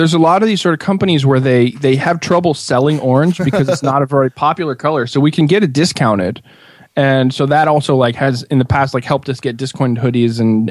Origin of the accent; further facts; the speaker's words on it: Santa Clara, California, United States; I grew up in Santa Clara